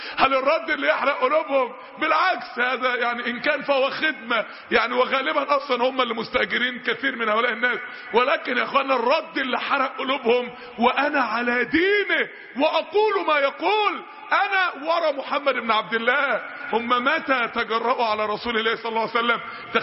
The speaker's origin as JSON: {"language": "Arabic", "town": "Mansoura", "region": "Dakahlia", "country": "Egypt", "said": "عندنا في المنصورة فصلوا في كلية الطب ما بين الشباب والبنات"}